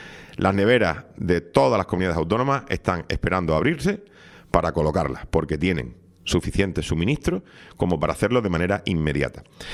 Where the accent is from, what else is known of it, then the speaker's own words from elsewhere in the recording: Spain; la reflexión que tenemos que hacer nosotros, o que yo me gustaría hacer como españoles